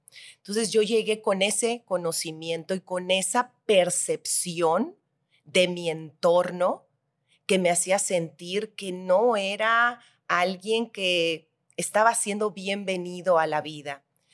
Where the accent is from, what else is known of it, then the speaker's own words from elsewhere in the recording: Navojoa, Sonora, Mexico; yo soy de Navojoa, Sonora. Nazco en el 75